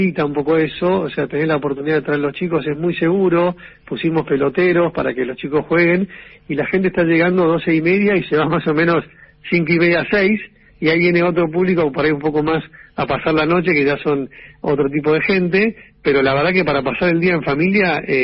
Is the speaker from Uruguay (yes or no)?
no; Argentina; somos todos argentinos